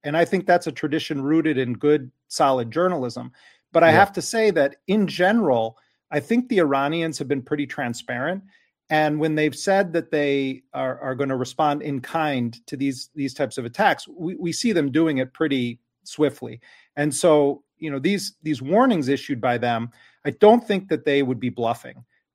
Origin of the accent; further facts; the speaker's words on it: United States; unfortunately, as an American, I have to say, unfortunately, the reality is that Iran has been much more transparent about what it intends to do than Trump.